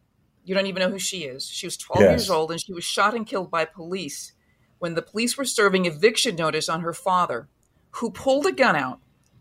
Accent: Minnesota, United States; I'm growing up in Minnesota. You know, it's not quite the same.

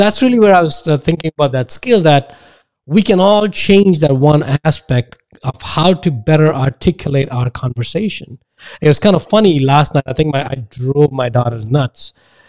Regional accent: India; At least growing up in India, I didn't have to do that because everybody understood me because I grew up in that culture.

